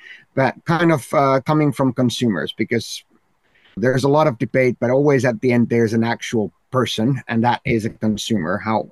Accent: Helsinki, Uusimaa, Finland; Even in my hometown, Helsinki

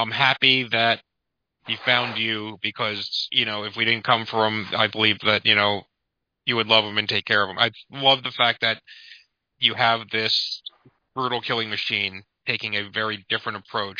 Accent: Ireland; I'm Irish, yeah, that helps.

